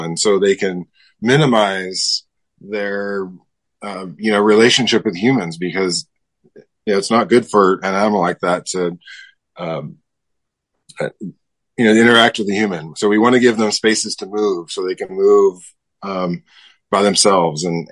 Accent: California, United States; also born or lived in Europe; my father was in the Air Force. So we lived in Europe and moved to California when I think I was in first grade.

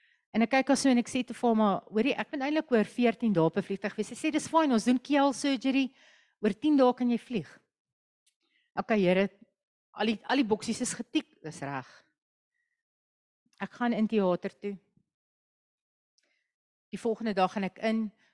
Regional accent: Kimberley, Northern Cape, South Africa; Ek sê vir hulle, "O, ek kom ook van Kimberley af."

